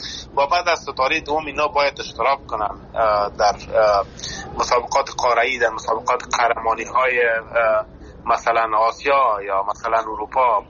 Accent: Afghanistan; born or raised there

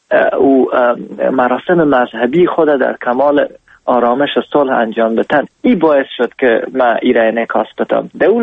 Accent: Afghanistan; خوشحال هستم از اینکه من افغان هستم

